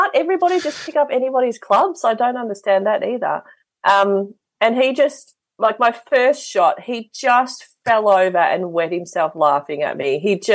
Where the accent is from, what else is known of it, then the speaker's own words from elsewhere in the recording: Shepparton, Victoria, Australia; because we grew up in Shepparton. So as a young kid in Shepparton, to get your photo in the paper, that was like the pinnacle of, you know, sporting prowess.